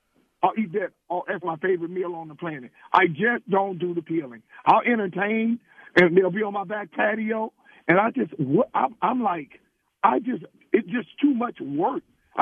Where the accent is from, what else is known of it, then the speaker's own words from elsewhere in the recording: Louisiana, United States; Hey, I'm born and raised in Louisiana. I've been there all my life, my family, my wife, my children.